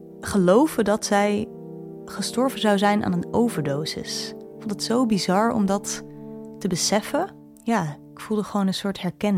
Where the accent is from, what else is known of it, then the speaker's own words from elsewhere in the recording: Rotterdam, South Holland, Netherlands; Ik woon ook in Rotterdam en ben daar ook opgegroeid.